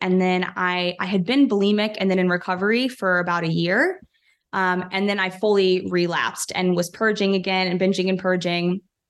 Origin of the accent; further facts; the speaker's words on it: Chicago, Illinois, United States; So I grew up in Chicago, went to college at Harvard, where I studied history and literature.